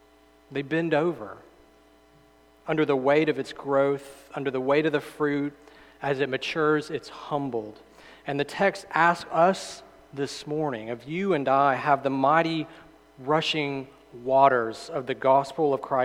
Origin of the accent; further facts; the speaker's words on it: Mississippi, United States; now in Alabama, United States; growing up in Mississippi, I love to drive in the rural parts. And even here in North Alabama